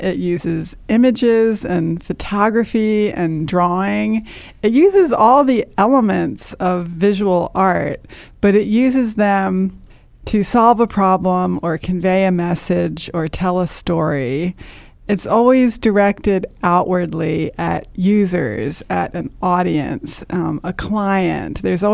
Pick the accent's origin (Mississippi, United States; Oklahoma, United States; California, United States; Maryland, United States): Maryland, United States; Baltimore; I grew up in Charles Village near the Hopkins Homewood campus